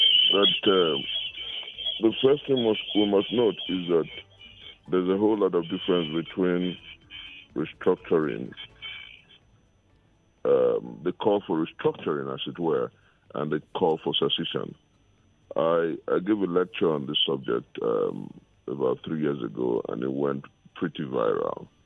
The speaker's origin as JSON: {"language": "English", "town": "Ibusa", "region": "Delta", "country": "Nigeria", "tie": "born or raised there", "said": "There are several people in my hometown of Ibuzo and my state of Delta"}